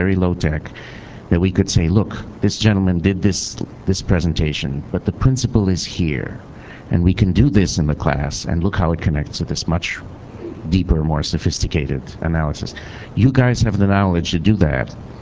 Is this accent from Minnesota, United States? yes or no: yes; Minnesota, United States; from Minnesota.